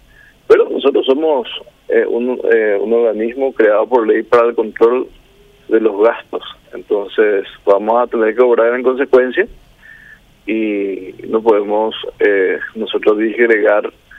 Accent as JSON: {"language": "Spanish", "country": "Paraguay", "said": "yo te hablo como paraguayo, ni siquiera como legislador"}